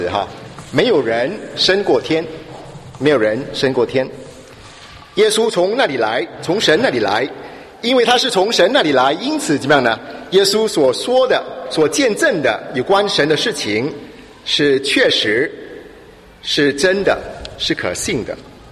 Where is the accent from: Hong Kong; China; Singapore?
Singapore; 那我从新加坡过来我们一家子从新加坡过来